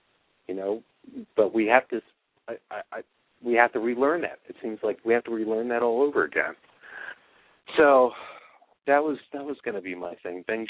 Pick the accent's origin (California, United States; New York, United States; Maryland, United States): Maryland, United States; Baltimore; now in Washington, United States; I had gone up from Washington to Baltimore to be with my people, my hometown